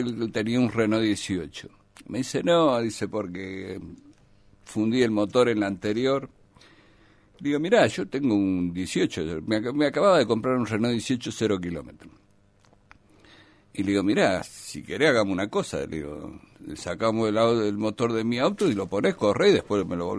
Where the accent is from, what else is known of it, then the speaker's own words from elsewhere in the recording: Argentina; Somos los argentinos, sabemos de todo, somos economistas.